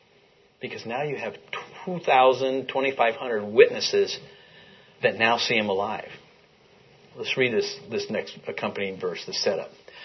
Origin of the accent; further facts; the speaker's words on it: Lovelock, Nevada, United States; So you guys all know I'm from Lovelock, Nevada, a rural place. We were cattle ranchers.